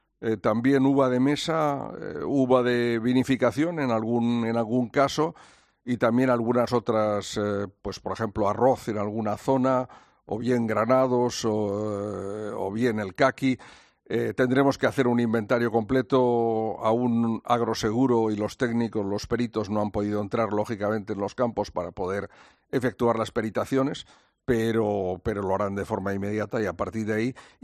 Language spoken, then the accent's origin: Spanish; Valencia, Valencian Community, Spain; Yo nací en Valencia y recuerdo de mi juventud este fenómeno de las gotas frías